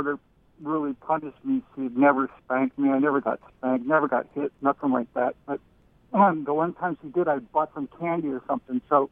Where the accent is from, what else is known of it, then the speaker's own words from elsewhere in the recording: San Francisco, California, United States; I grew up in the Haight-Ashbury, and I basically had, by the time I was eight, I was basically just had free run of the whole city.